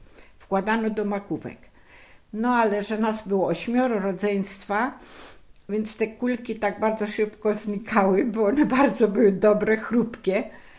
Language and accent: Polish; Silesian Voivodeship, Poland; No i tradycyjna mączka, taka słodko-kwaśna u nas na Śląsku, obowiązkowo z pasternakiem, z warzywami, z suszonymi owocami.